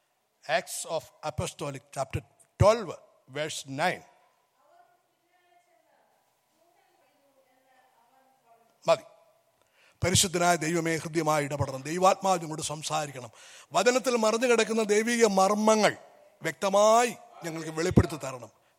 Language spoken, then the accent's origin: Malayalam; Manarcad, Kerala, India; കോട്ടയം ഡിസ്ട്രിക്റ്റിൽ, അതിന് തൊട്ട് സമീപമുള്ള 5 മൈൽ മാത്രം വ്യത്യാസമുള്ള സ്ഥലമാണ് മണർകാട്. അവിടെയാണ് ഞാൻ ജനിച്ച് വളർത്തപ്പെട്ടത്.